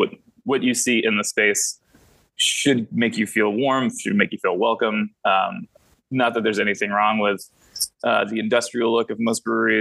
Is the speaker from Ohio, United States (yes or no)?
no; Texas, United States; I grew up in Texas, like I mentioned, and when I started drinking, you know, I turned 21